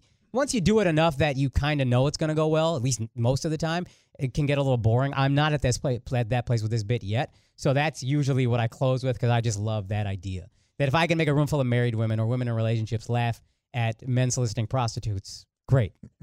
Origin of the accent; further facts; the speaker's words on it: Plano, Texas, United States; also born or lived in Frisco / Dallas / Houston; I grew up in Plano and then I moved to Frisco when I was in 11th grade in 2000. So like still small Frisco. And then we moved from there in like 2005, 2006 and lived in Dallas for like 10 years.